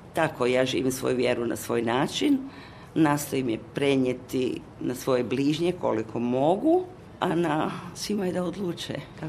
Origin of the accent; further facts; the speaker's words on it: Samobor, Zagreb County, Croatia; born there; kao rođena Samoborka, ponosna što sam rođena u Samoboru